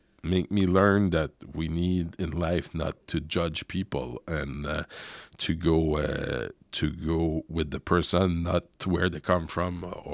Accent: Carleton, Quebec, Canada; was born and raised in Gaspé in a town called Carleton back then. Now it's Carleton-sur-Mer. For people to locate that, it's in the eastern part of Quebec. But it's also, you know, I grew up in a place where everybody were poor.

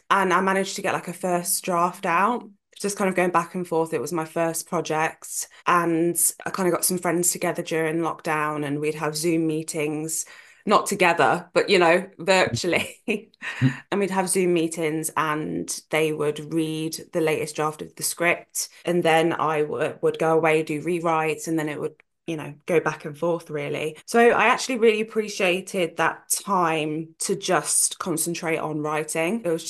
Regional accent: Nottingham, East Midlands, United Kingdom; I'm from Nottingham, born and raised.

